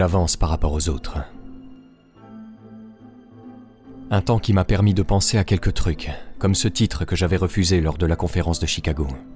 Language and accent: French; Lercara Friddi, Sicily, Italy; moved away; je devais retourner en Italie, plus précisément en Sicile, ma région natale. Je suis alors revenu dans la ville de ma petite enfance, Lercarafriddi.